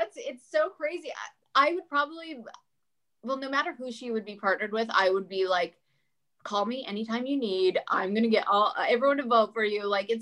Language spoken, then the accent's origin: English; Canada; now in United States; I'm also Canadian.